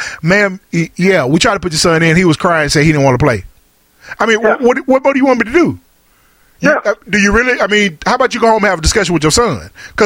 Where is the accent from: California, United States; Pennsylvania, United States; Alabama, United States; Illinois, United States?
Alabama, United States; Birmingham; we came here from Birmingham. We played Little League football in Birmingham.